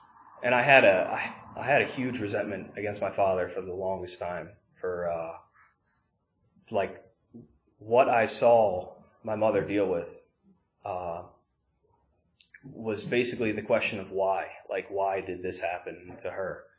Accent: Chambersburg, Pennsylvania, United States; born there; I grew up moving around a lot. My dad was constantly getting promotions and moving to different places. I was born in Chambersburg, PA. But I moved like every 2 years

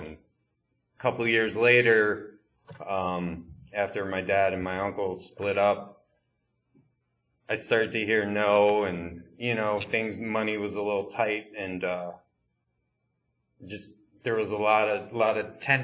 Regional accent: Pennsylvania, United States; I am originally from Chester County, Pennsylvania, and I'm the youngest of four

